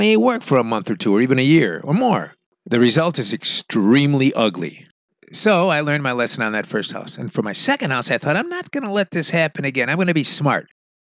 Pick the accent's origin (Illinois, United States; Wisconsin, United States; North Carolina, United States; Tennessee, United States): Illinois, United States; Chicago; why does it take some gringo born and raised in Chicago to figure out a cheap and dirty solution to an age-old problem